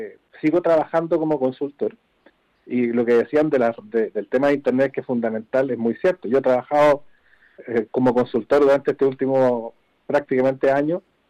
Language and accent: Spanish; Chile; moved away as an adult; now in Madrid, Spain; Claro, yo soy chileno, chileno-alemán. Llegué a Madrid a trabajar por una consultora madrileña, con la cual sigo trabajando